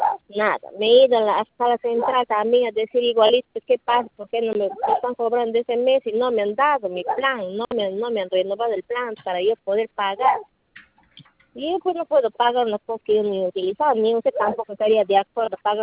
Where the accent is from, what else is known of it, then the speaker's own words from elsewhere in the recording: Iquitos, Loreto, Peru; soy de Iquitos, me he ido a la central de Iquitos, tampoco me han dado solución.